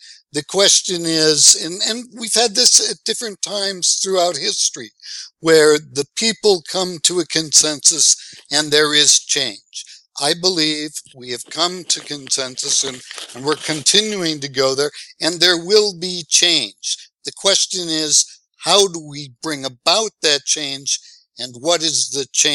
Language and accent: English; Iowa, United States; I'm from Iowa.